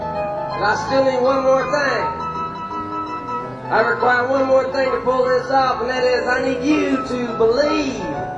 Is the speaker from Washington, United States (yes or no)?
no; San Antonio, Texas, United States; I'm from San Antonio, Texas.